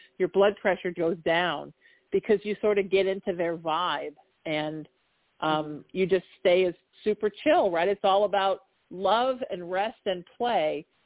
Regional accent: California, United States; I'm so lucky that I grew up in Southern California, but in all honesty, I grew up in Orange County in the 80s

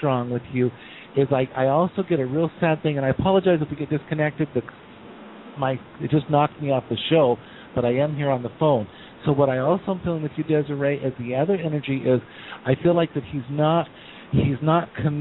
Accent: Wyoming, United States; And from that state where you come from, we were just talking, you're from my home state. And I, there's people up there that are just flat honoring. I can say it because I was and for years came from Wyoming.

